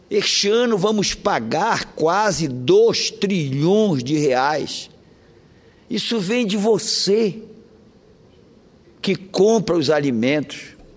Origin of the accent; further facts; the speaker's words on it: Pará, Brazil; comunicar ao país querido, comunicar à minha terra querida, o estado do Pará